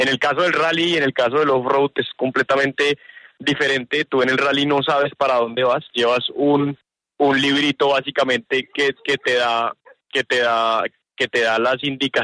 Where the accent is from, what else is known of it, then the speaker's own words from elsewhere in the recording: Colombia; Yo soy el primer colombiano corredor profesional que va a correr un Dakar.